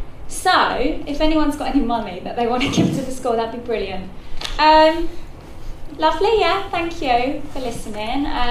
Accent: Luton, East of England, United Kingdom; accent: Luton; But after slating my Luton accent at the beginning of every write-up, I did well.

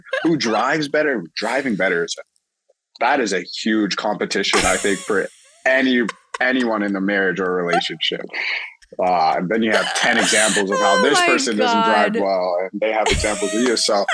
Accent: Toronto, Ontario, Canada; And I'm from Toronto, right? So I understood that it was always going to be a city that was going to grow in that market.

